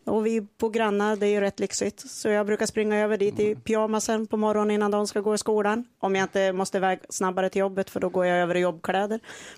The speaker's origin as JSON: {"language": "Swedish", "town": "Bollnäs", "region": "Gävleborg County", "country": "Sweden", "tie": "born there", "said": "Nej då, men jag är född i Bollnäs."}